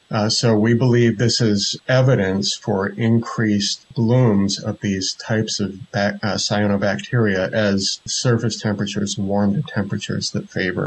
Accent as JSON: {"language": "English", "region": "Northeast", "country": "United States", "said": "I'm from the Northeast U.S., and so there's a legacy of acid rain in that part of the world."}